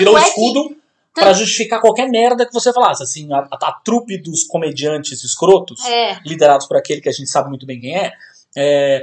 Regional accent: Curitiba, Paraná, Brazil; born there; porque eu nasci em Curitiba.

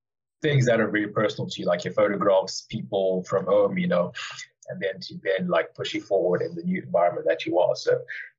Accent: Zimbabwe; moved away; I'm coming from Zim. I think it's about 6,000 odd miles. So it's definitely quite a walk from Zim.

